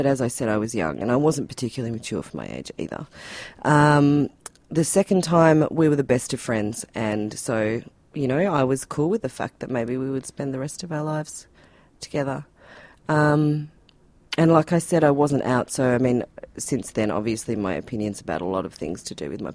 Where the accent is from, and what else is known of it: Tasmania, Australia